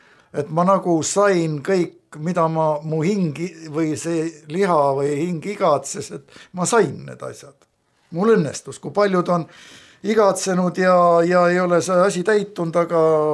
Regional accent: Tallinn, Harju County, Estonia; born there; Ja mina sündisin Tallinnas, võiks öelda, noh, ja ema poolt siis kristlaste perekonnas, usklikus perekonnas.

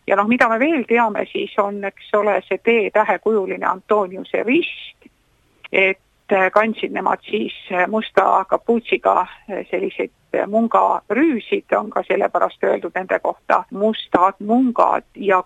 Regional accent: South Estonia, Estonia; et mina kui Lõuna-Eestlane, et meil on ta ikkagi tinnuspäiv või tõnnuspäiv

